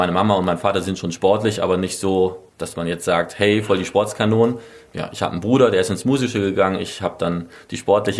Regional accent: Bremerhaven, Bremen, Germany; also born or lived in Berlin; now in Mainz, Germany; Also ursprünglich komme ich aus Bremerhaven.

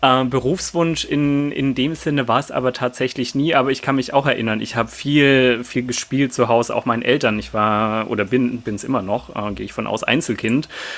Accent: Baden-Württemberg, Germany; accent: Swabian; now in Hanover, Germany; Ich wohne ja, wie manche von unseren Hörerinnen und Hörern wissen, in Hannover, komme aber, wie man hören kann, nicht aus Norddeutschland, sondern bin Schwabe. Und ich frage mich, habe ich eine Chance, mit meinem schwäbischen Dialekt noch Sprecher zu werden?

